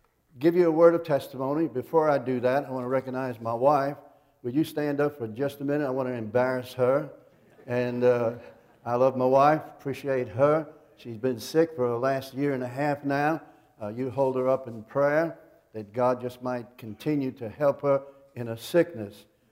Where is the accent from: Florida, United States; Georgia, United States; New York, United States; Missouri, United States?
New York, United States; New York City; Let me give you a word of testimony, my background. I'm from Fort Apache in the Bronx, New York City.